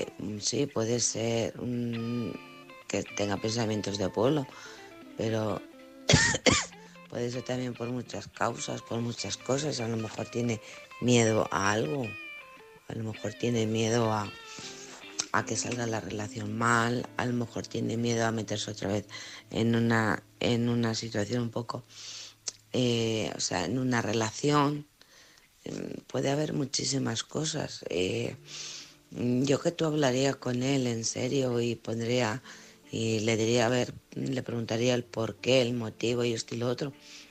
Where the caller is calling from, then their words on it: Alcorcón, Community of Madrid, Spain; de Alcorcón.